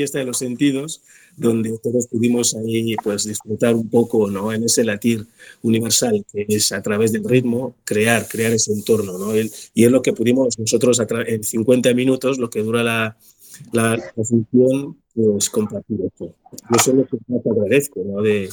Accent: Equatorial Guinea; now in Spain; yo soy de Guinea Ecuatorial y Guinea es de los pocos países, para no decir el único país africano que fue colonia española, aparte del Sáhara. Entonces yo llegué aquí en el 96

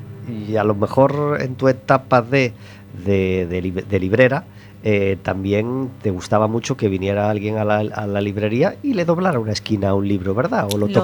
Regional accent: Portugal; Mirad que yo vengo de Portugal

